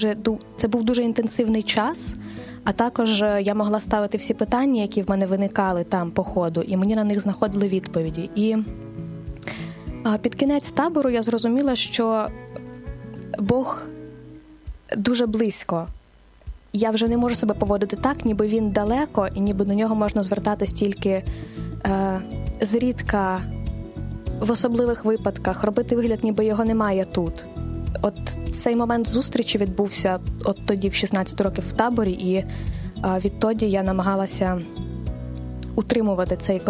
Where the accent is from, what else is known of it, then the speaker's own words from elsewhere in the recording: Rivne, Rivne Oblast, Ukraine; born there; Я народилася в місті Рівне. Це зелене місто, обласний центр Рівненської області.